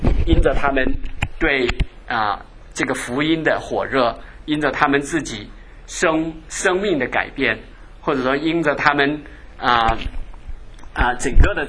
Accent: China; 因为我们中国人就是说这个神的这个定义其实是很广泛的。

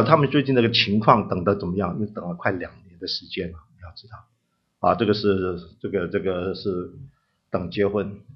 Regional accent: Hong Kong; now in United States; 我是在香港长大的啊，所以我是地道的广东人

